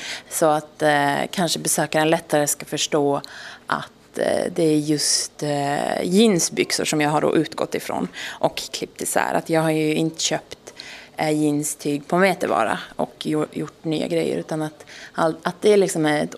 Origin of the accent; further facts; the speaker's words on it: Åland, Finland; jag ser både på mig och mitt hantverk som ett slags ambassadörskap för min hemö då, Åland.